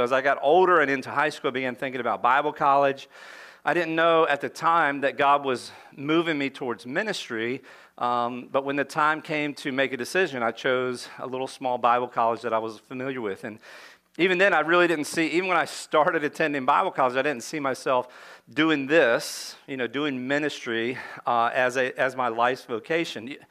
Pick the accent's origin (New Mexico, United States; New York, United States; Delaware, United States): Delaware, United States; My hometown's a little over 3,000 people, metropolis, right? And the main industry where I'm from in the southern part of Delaware is farming and then tourism over by the beach, right?